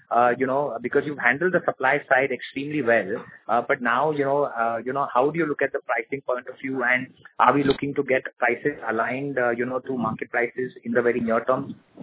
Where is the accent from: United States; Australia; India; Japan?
India; my question to you is now, as an Indian citizen